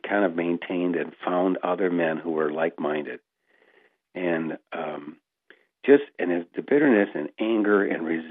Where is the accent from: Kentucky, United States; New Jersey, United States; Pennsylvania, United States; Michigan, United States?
Michigan, United States; now in Anchorage, United States; Well, originally from Michigan, not too far from the Grand Rapids area.